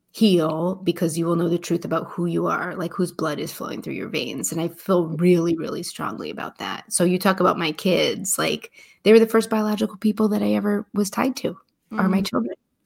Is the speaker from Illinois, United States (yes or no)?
yes; Chicago, Illinois, United States; I'm like, I'm from Chicago.